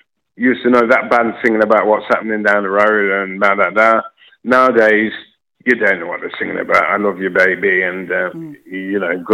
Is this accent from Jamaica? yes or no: yes; Jamaica; now in Rugby, United Kingdom; even when I came to rugby from Jamaica, straight away, the music.